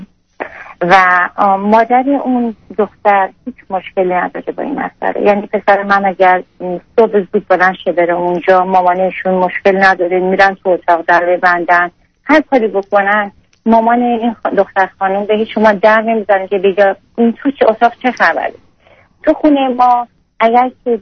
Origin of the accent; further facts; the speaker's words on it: Iran; moved away; من چون که تو ایران بزرگ شدم